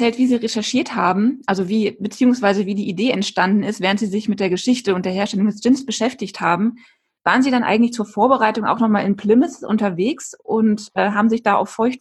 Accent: Dormagen, North Rhine-Westphalia, Germany; zum Beispiel auch meine Heimatstadt Dormagen

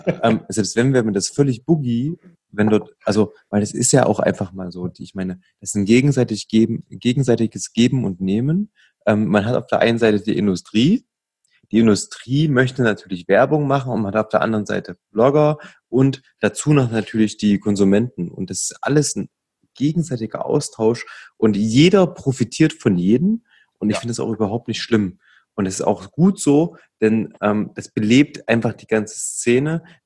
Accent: Leipzig, Saxony, Germany; wir sind ja aus Leipzig

